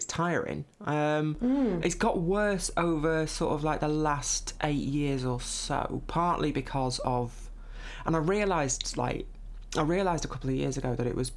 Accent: North West England, United Kingdom; I grew up in Lancashire

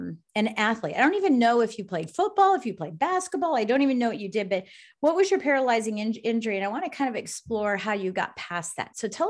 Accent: Colorado Springs, Colorado, United States; I'm from Colorado Springs, Colorado.

